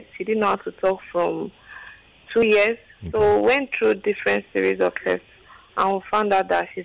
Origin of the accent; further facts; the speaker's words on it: Ikorodu, Lagos, Nigeria; I'm from Ikorodu.